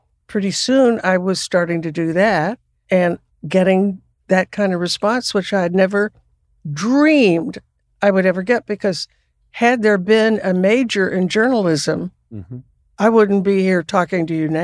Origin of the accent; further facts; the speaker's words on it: Texas, United States; also born or lived in Arkansas; And I'm from Texas and Arkansas, so that came easily.